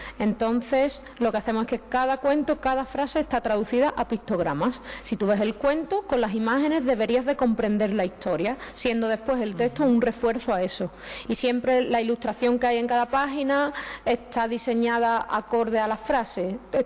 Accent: Cádiz, Andalusia, Spain; now in Madrid, Spain; Bueno, yo soy de Cádiz

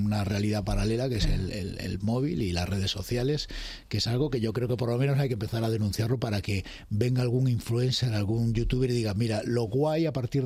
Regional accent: Galicia, Spain; accent: Galician; tenía acento gallego, pero bueno, que... Me gusta tener el acento neutro, o sea, que no se sepa muy bien de dónde eres.

